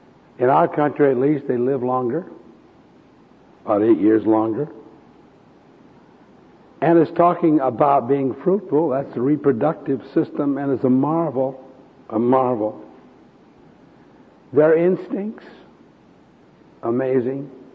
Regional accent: United States; I'm now 77, and I'm an American.

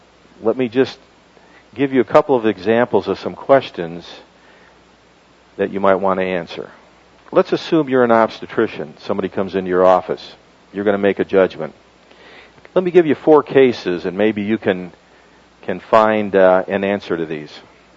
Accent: Michigan, United States; I grew up in Michigan.

